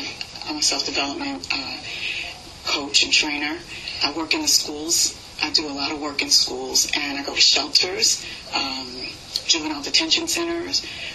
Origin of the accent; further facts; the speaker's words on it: New York City, New York, United States; I'm from New York.